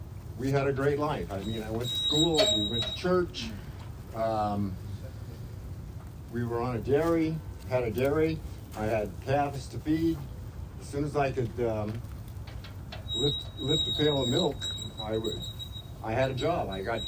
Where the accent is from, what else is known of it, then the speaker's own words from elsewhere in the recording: Chino, California, United States; Oh, let's see, 70 years ago, if the wind was right, you probably smelled my hometown, Chino. I grew up in Chino.